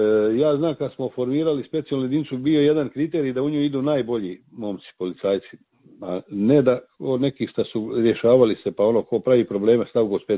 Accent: Slunj, Karlovac County, Croatia; Jer ja sam rodom gore iz Slunja

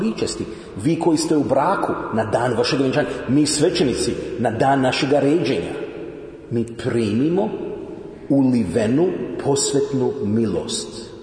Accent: Toronto, Ontario, Canada; Ja sam rođen u Kanadi, u Torontu i išao sam u jednu katoličku gimnaziju koju su vodili Salezijanci, to su bili američki svećenici

